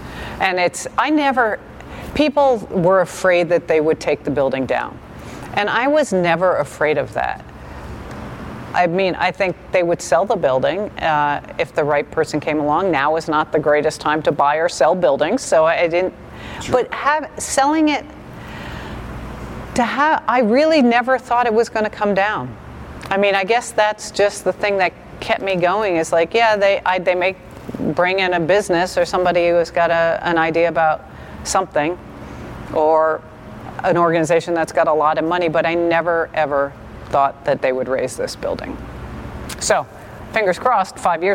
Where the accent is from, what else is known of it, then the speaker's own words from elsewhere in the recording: New York City, New York, United States; I grew up in New York City. My whole life has been in theater, backstage